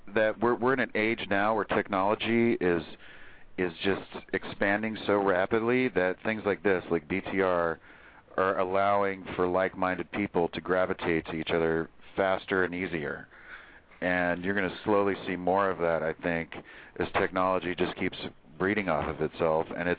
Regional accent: California, United States; Like I'm from California. I'm very laid back.

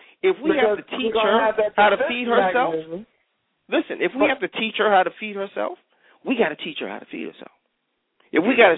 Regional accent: New York, United States; We grew up in New York, some of us, we lock our doors.

